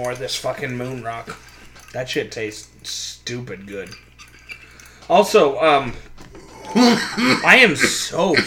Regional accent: United States; I'm sorry to our UK audience, but as an American, I'm more interested in AEW than Fordham FC.

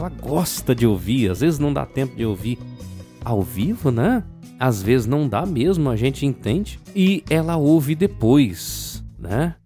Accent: Cascavel, Paraná, Brazil; no meu Paraná querido, né? Sou paranaense de Cascavel. É, sou de Cascavel, no Paraná

